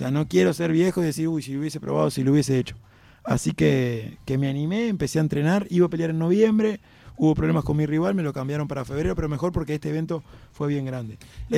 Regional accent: Uruguay; soy de Uruguay

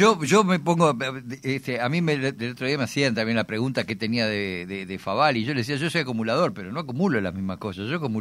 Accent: Uruguay; viste que yo soy uruguayo, ¿no?

